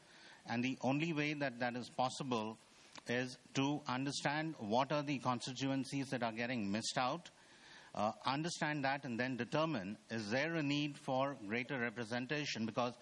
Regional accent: India; I'm from India.

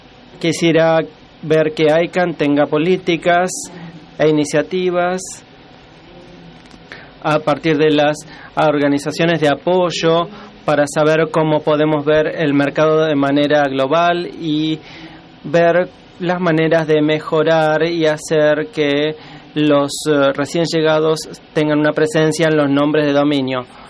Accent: Cameroon; soy de Camerún.

